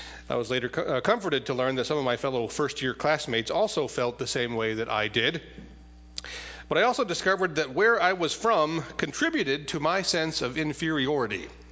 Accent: South Dakota, United States; "Where are you from?" "I'm from South Dakota."

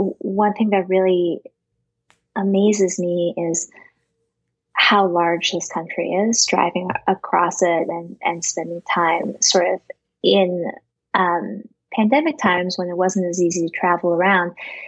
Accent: Colorado, United States; growing up in Colorado, where you could say that we're often in a drought

